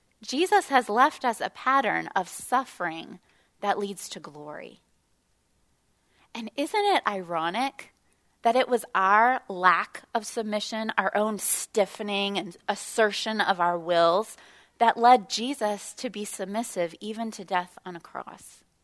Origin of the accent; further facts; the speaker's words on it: Kentucky, United States; I'm from Kentucky, and I went to a college deep in horse country.